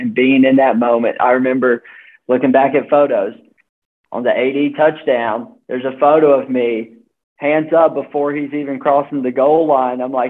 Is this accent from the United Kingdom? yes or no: no; North Carolina, United States; oh, this guy's from North Carolina. I'm from North Carolina. That's so cool.